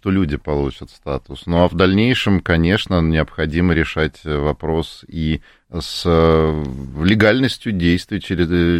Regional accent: Moscow, Russia; я москвич, живу в доме, в многоквартирном доме

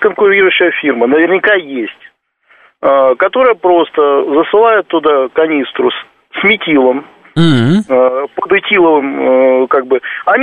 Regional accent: Irkutsk, Irkutsk Oblast, Russia; Я просто сам из Иркутска. Ну, скажем так, я знаю прекрасный район, я вырос в нем.

